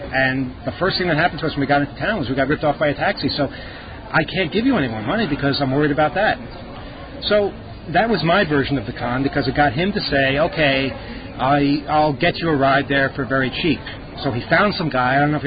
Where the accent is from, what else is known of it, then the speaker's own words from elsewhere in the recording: United States; moved away; But again, you know, I'm from America.